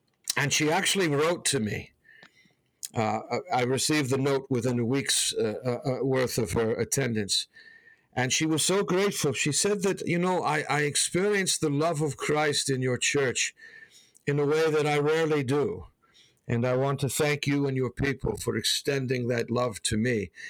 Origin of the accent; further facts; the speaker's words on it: Wales, United Kingdom; As a Welsh woman, I praise God because I was, yeah.